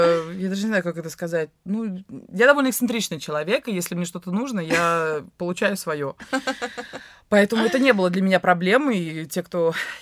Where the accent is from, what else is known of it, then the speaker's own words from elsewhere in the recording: Russia; Я говорю, вот из России.